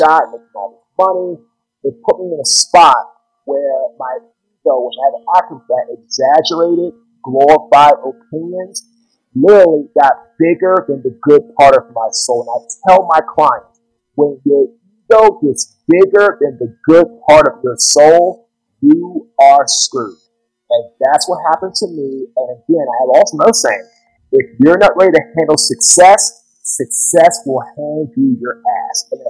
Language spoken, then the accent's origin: English; Washington, District of Columbia, United States; now in Fuquay-Varina, United States; Yeah, so I'm from Washington, D.C. I live in Fuquay, Belina, North Carolina, about a half hour outside of Raleigh.